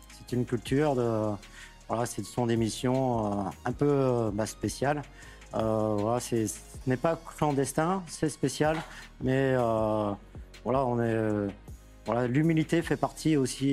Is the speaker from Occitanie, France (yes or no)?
no; Angers, Pays de la Loire, France; born there; Et je vis au Pays Basque. Donc, le Breton basque, il n'est même pas basque, parce que je suis né à Angers, dans le Maine-et-Loire.